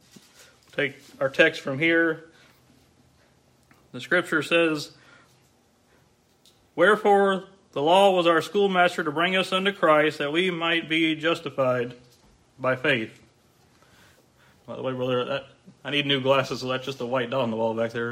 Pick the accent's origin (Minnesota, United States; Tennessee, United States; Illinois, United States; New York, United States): Tennessee, United States; Clarksville; I am from the Clarksville, Tennessee area, growing town, about 200,000 people almost now. It wasn't that big 20, 30 years ago, but it's a military town.